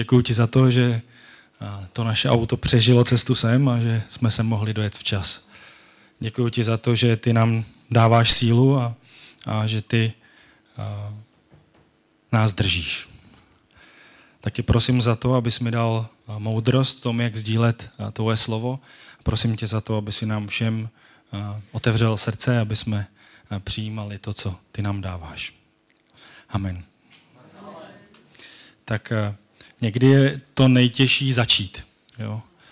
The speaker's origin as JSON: {"language": "Czech", "town": "Kladno", "region": "Central Bohemian Region", "country": "Czechia", "tie": "born or raised there", "said": "jsem rodilý Kladeňák"}